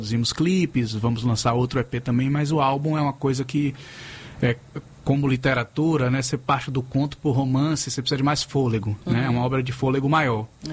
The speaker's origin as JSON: {"language": "Portuguese", "town": "Santo Amaro da Purificação", "region": "Bahia", "country": "Brazil", "tie": "born there", "said": "eu nasci em Santo Amaro da Purificação."}